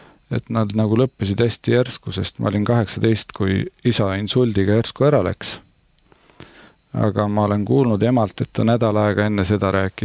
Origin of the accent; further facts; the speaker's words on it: Rakvere, Lääne-Viru County, Estonia; Mina kasvasin Rakveres. Ja Rakver on kena väike linnakene, kui eemalt vaatad.